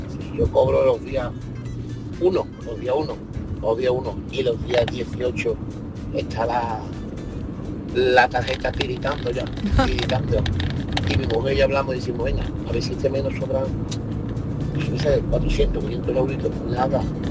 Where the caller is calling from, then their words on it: Seville, Andalusia, Spain; de Sevilla.